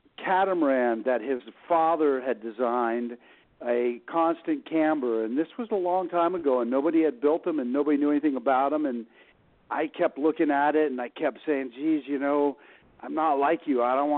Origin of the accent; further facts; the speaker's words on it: St. Croix, U.S. Virgin Islands; St. Croix was my hometown. That's where Russ sailed into.